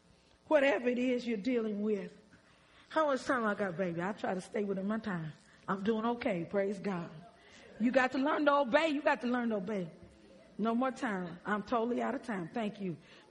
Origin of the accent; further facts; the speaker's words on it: London, United Kingdom; I'm from London, and God has blessed me as a person of African descent to go to Oxford.